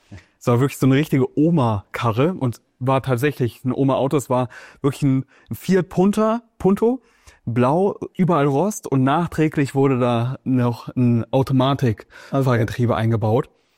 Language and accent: German; Kassel, Hesse, Germany; also born or lived in Weilburg; Und deswegen bin ich dann von Weilburg nach Kassel gezogen wieder. Weil sie hat hier in der Nähe gewohnt, weil ich hier in der Nähe aufgewachsen bin.